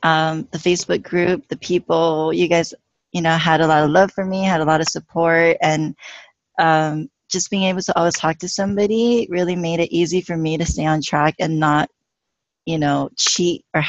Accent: Hawaii, United States; No, I'm from Hawaii. Okay. I'm from the island of Oahu, which is the capital of Hawaii.

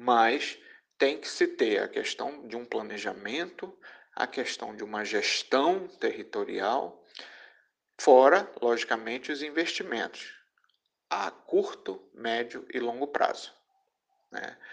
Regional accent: Manaus, Amazonas, Brazil; é necessário que nós, né, como manauaras, né, nós possamos nos reconectar com essa natureza

